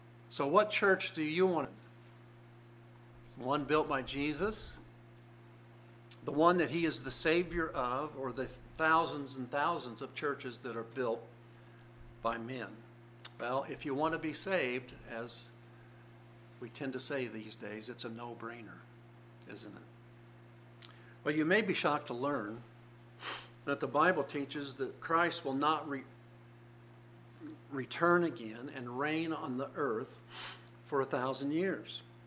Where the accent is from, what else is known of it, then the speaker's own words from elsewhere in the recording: Indianapolis, Indiana, United States; I grew up in the Indianapolis area. There must have been two dozen drive-in movies.